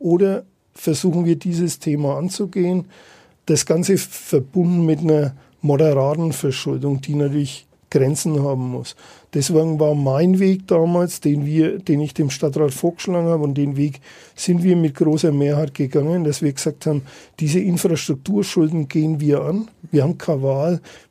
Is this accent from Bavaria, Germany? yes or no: yes; Nuremberg, Bavaria, Germany; ich bin ja auch gebürtiger Nürnberger, bin Nürnberger Bürger